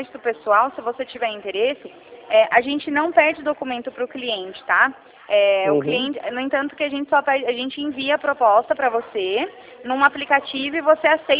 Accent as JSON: {"language": "Portuguese", "region": "São Paulo", "country": "Brazil", "said": "Eu sou do interior de São Paulo, né?"}